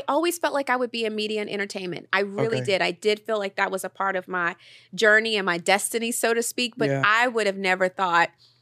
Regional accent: Jonesboro, Arkansas, United States; she also gave me a glimmer of hope that a little girl from Jonesboro, Arkansas could be bigger than Jonesboro, Arkansas.

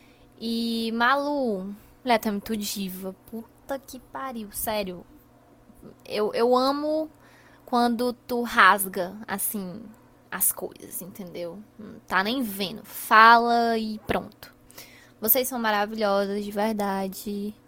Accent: Ceará, Brazil; eu sou daqui do Ceará. E eu tenho 24 anos.

